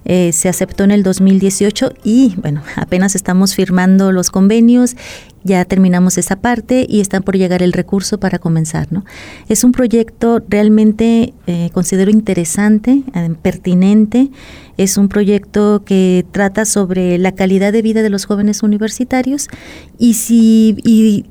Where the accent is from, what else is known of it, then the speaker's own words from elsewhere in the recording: Sonora, Mexico; soy sonorense. Vengo a la Universidad de Colima después de haber terminado mi doctorado en la Universidad Autónoma de Barcelona.